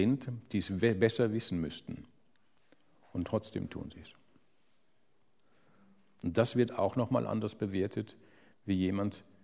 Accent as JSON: {"language": "German", "country": "Germany", "moved": "yes", "lives_now": "Austria", "said": "Ich komme aus Deutschland und bin nach Österreich gezogen."}